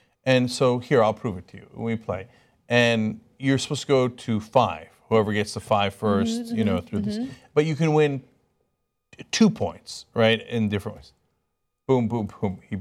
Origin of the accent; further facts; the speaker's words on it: Turkey; my best friend growing up in Turkey